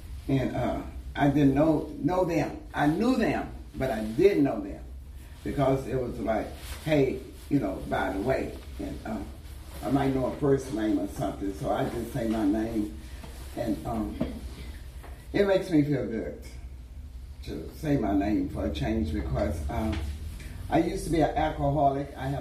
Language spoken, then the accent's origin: English; Nashville, Tennessee, United States; Because I'm from Nashville, Tennessee. And my mother and father and my 4 brothers, they was real private people.